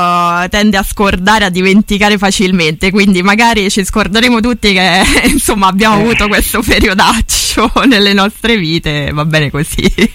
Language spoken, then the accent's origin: Italian; Savona, Liguria, Italy; io, vabbè, sono di Savona